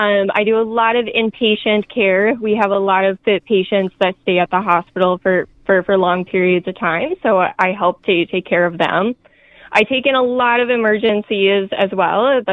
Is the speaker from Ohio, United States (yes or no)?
no; Nerstrand, Minnesota, United States; So I grew up in Nurse Strand, Minnesota. I went to school in Northfield, though.